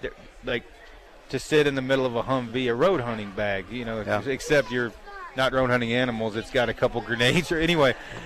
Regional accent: Oregon, United States; Well, I'm from Oregon originally. I was on a search and rescue team, trail crew team in high school

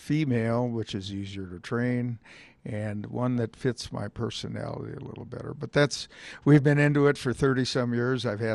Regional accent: Minnesota, United States; now in Colorado, United States; I was born and raised in Minnesota. And so I moved out here in Colorado in 78

